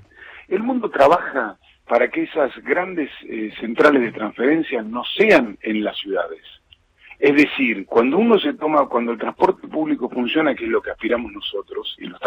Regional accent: Argentina; para nosotros como país y como argentinos

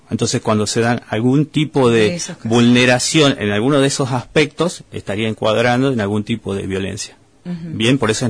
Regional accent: Tucumán, Argentina; now in Gobernador Gregores, Argentina; Estoy desde el mes de diciembre acá en Gobernador Gregores. Soy de Tucumán, soy abogado y vine a trabajar acá en la municipalidad

